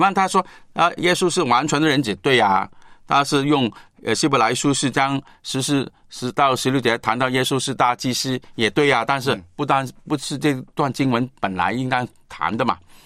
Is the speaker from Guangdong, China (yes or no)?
yes; Guangdong, China; 我们广东人这个说话就是说